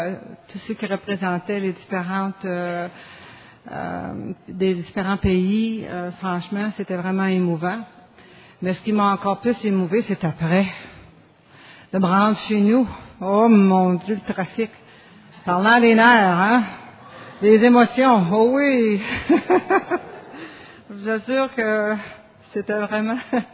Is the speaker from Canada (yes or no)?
yes; Sherbrooke, Quebec, Canada; moved away as an adult; also born or lived in Cowansville; now in Toronto, Canada; je suis née à Cowansville. Je sais pas s'il y en a qui connaissent ça. Oui, et puis j'ai été élevée à Sherbrooke. Et je suis à Toronto il y a plus que 30 ans.